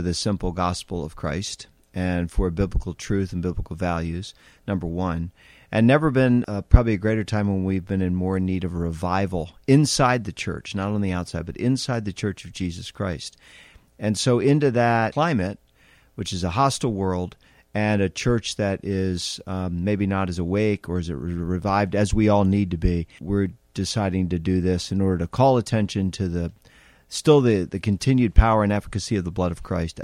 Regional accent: New Jersey, United States; I'm from New Jersey, so you divide by states.

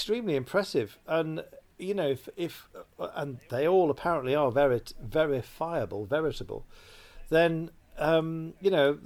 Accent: Sheffield, Yorkshire and the Humber, United Kingdom; when I grew up in Sheffield, on Crimicar Lane

